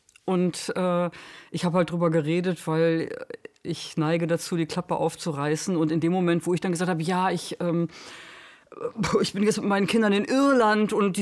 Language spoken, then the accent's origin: German; Bremen, Germany; also ich komme ja aus Bremen und das ist ja gleichzeitig auch ein Bundesland